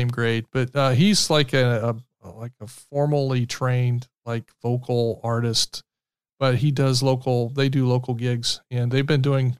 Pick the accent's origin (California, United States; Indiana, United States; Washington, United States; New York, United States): Indiana, United States; Muncie; We were planning to make a trip to my hometown. Big fancy Muncie, Indiana